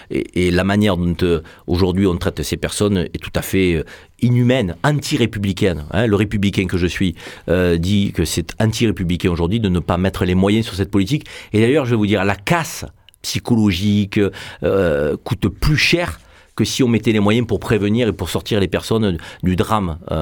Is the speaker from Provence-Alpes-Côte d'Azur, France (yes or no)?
yes; Marseille, Provence-Alpes-Côte d'Azur, France; nous sommes français, nous sommes marseillais.